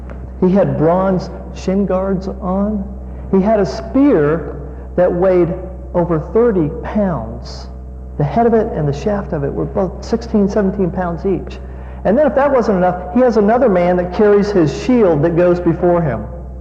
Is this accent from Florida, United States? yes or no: yes; Tampa, Florida, United States; Now, as Dr. Romans told you, I am from Tampa Bay. And so therefore, born and raised there, therefore I am a Tampa Bay Buccaneers fan.